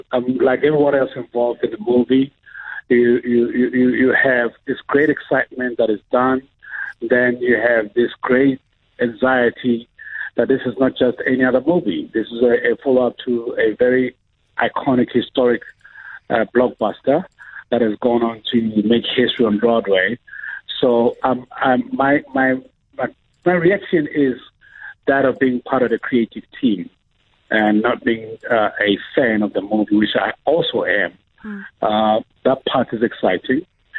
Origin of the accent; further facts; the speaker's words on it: South Africa; But I'm very selfish, being South African